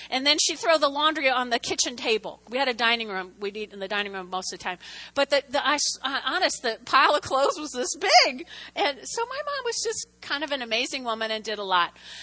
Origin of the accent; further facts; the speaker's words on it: New Jersey, United States; I was raised in North Jersey. You know, on a clear night, you could see the George Washington Bridge.